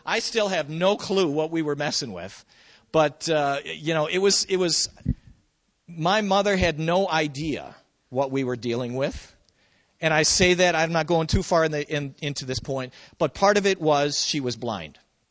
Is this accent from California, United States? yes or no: no; Milwaukee, Wisconsin, United States; where I grew up in Milwaukee. Where I lived was a mother's nightmare, because we kind of lived in the poor side of town in one of the suburbs.